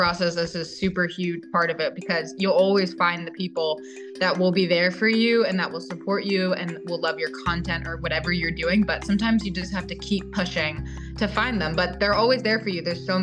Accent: Virginia, United States; now in Los Angeles, United States; I'm originally from Virginia, and then about 2 or 3 years ago, I moved out to LA to pursue my dreams in social media.

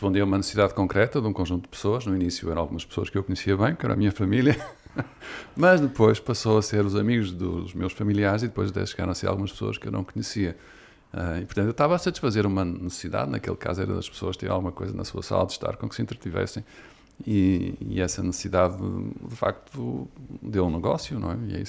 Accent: Porto, Norte, Portugal; Eu sou do Norte, não sei se já repararam, se calhar ainda não, mas eu nasci perto do Porto, vivi a minha infância no Porto.

